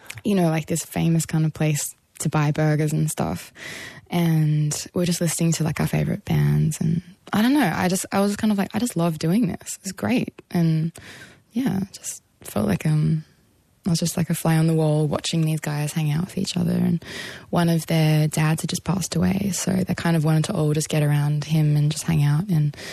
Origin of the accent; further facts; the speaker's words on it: Albury, New South Wales, Australia; I grew up in Albury, New South Wales, kind of in the country. So I don't know. I think I'm 26 now